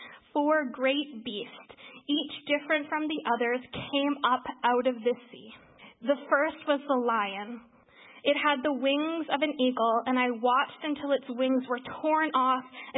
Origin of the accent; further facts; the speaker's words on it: Manitoba, Canada; especially growing up in Manitoba, which is the polar bear capital